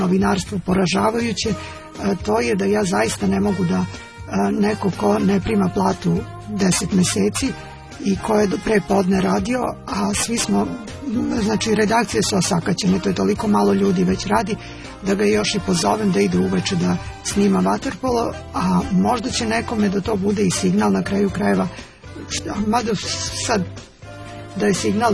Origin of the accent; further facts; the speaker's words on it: Kragujevac, Šumadija and Western Serbia, Serbia; mi iz Kragujevca smo se najviše borili da se ne usvoji takav zakon o javnom informisanju